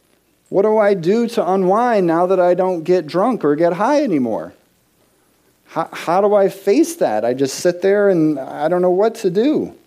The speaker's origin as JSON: {"language": "English", "region": "New Mexico", "country": "United States", "tie": "born or raised there", "lives_now": "Boston, United States", "said": "And I'm not natively from Boston. I grew up in New Mexico. But I was out here."}